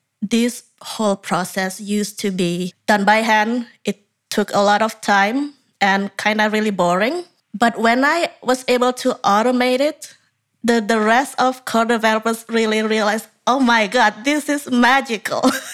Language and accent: English; Indonesia; moved away as an adult; now in Canada; So I moved to Canada more than 20 years ago in 2000. I came from Indonesia. Yeah, as soon as I graduated from high school, I came here and stayed around.